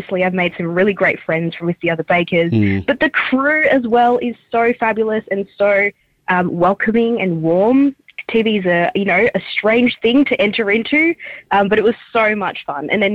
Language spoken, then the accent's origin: English; Singapore; So I'm Singaporean. I was born there. So a lot of my flavours are Southeast Asian.